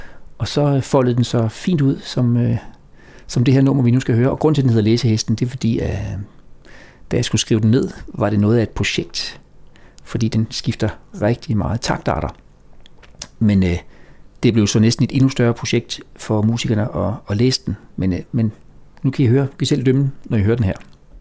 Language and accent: Danish; Region of Southern Denmark, Denmark; jeg kommer fra Fyn, opvokset på Fyn, men var egentlig taget væk fra Fyn, men heldigvis, hvad jeg lige vil sige, så dukkede folkemusikuddannelsen op på Fyn, så kom jeg tilbage til Fyn, og nu er jeg rigtig glad for at bo lige på Fyn